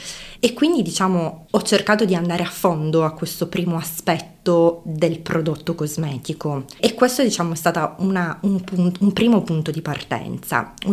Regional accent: Bari, Apulia, Italy; born there; now in Bolzano, Italy; Io sono barese di nascita, altoatesina, o meglio bolzanina di adozione

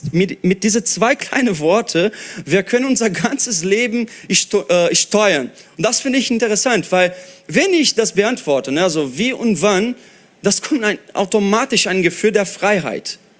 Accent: Brazil; Oder wie ich als Brasilianer werde ich das Jahr 2014 Halbfinale Fußball Brasilien gegen Deutschland 7-1 vergessen.

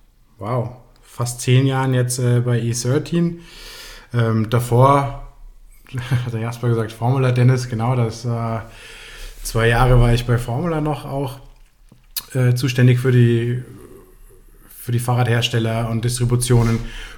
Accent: Frankfurt, Hesse, Germany; now in Chiemgau, Germany; innerhalb von der Woche habe ich meine Koffer gepackt in Frankfurt, wo ich groß geworden bin und ja, bin ins Chiemgau gezogen und da jetzt dann auch, mittlerweile schon einige Jahre hier.

